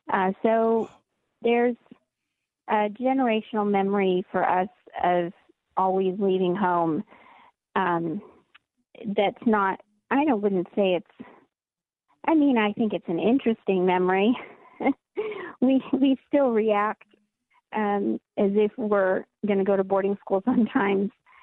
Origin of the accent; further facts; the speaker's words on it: Mali; I grew up in Mali, West Africa, which is most of Mali is Sahara Desert.